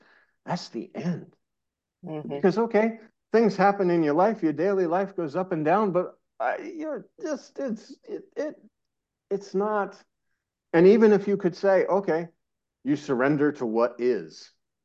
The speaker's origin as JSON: {"language": "English", "country": "United States", "said": "I'm an American guy with a long beard, long hair, putting rudraksh, wearing these dashikis."}